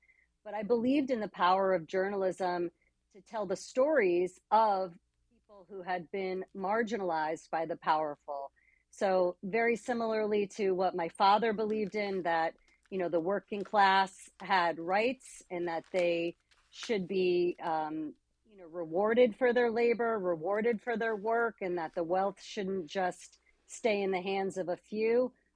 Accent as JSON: {"language": "English", "region": "Connecticut", "country": "United States", "tie": "born or raised there", "said": "So I grew up in Connecticut, and I grew up in a union household. My father was a Teamster"}